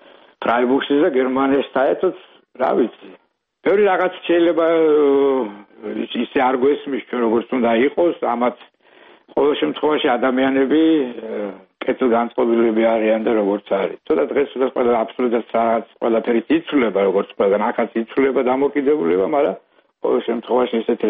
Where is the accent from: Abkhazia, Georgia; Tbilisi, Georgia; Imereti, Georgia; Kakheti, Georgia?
Kakheti, Georgia; Tsinandali; now in Freiburg, Germany; მე ბავშვობა წელი კახეთში მაგ გატარებული და ჩემი იყო წინანდლი და წელი ჩემი ბავშვობა წინანდალში მაგ გატარებული